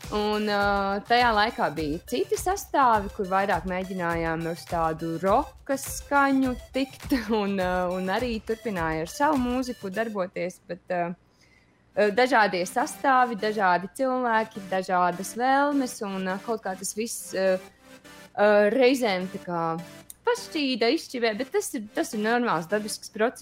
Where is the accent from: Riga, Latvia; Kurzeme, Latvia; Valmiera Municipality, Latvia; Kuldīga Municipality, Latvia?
Kuldīga Municipality, Latvia; Kuldīga; Un, tā kā es esmu no Kuldīgas, tad Kuldīgā arī mums bija tāds neliels meiteņu sastāviņš